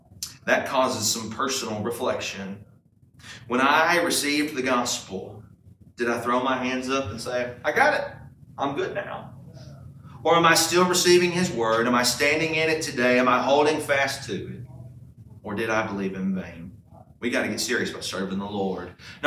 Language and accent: English; Kentucky, United States; I'm from Kentucky. And in Kentucky, for the last 15 years, we got really accustomed to basketball players coming in.